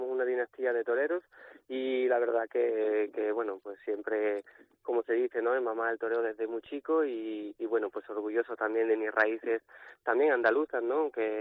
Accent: Arles, Provence-Alpes-Côte d'Azur, France; Spanish is a second language; also born or lived in Paris; yo soy de Arles, sí es cierto que nací en París, pero bueno, fue una anécdota, ¿no? La verdad que yo no viví allí ni nada, ¿no? Yo con pocos días llegué a Arles y me crié en Arles

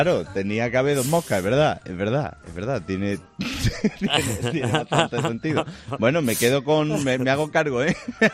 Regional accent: Seville, Andalusia, Spain; yo lo digo porque yo soy de Sevilla y es mi experiencia y tal

